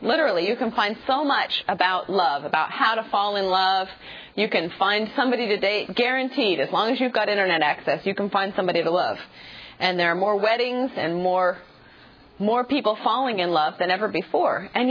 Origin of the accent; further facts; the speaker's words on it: United States; my husband is from Africa, and I grew up in America.